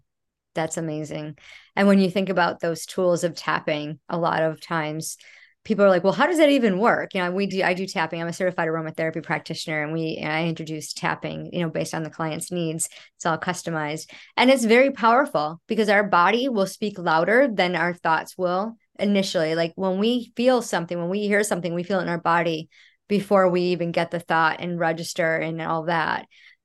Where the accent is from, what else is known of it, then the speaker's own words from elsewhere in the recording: Rochester, New York, United States; now in Florida, United States; That's one reason why we moved to Florida. Cause I'm from Rochester, New York, and it's cold and dreary.